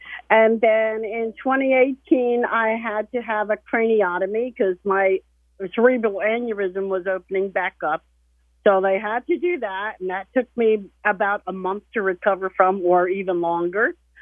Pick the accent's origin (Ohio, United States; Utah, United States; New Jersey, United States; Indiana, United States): New Jersey, United States; Roselle; also born or lived in Orlando; Yes, I grew up in Roselle.